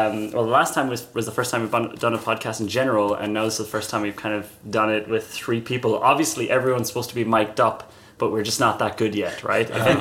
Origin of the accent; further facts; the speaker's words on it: Ireland; Nice. And … from Ireland, and I don't have a job.